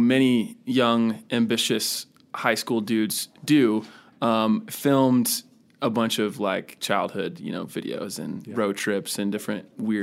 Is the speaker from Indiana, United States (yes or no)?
yes; Indiana, United States; Well, you know, we grew up in Indiana and we, in a lot of ways, felt like we didn't really belong there.